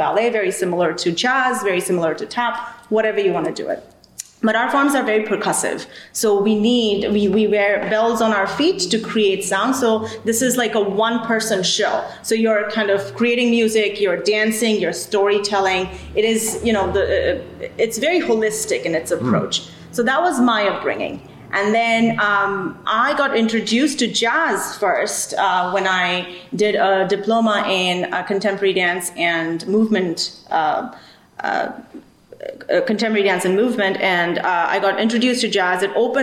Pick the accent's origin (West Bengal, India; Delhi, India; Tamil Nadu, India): West Bengal, India; Kolkata; So growing up, I grew up in India. I grew up in Calcutta, India, eastern part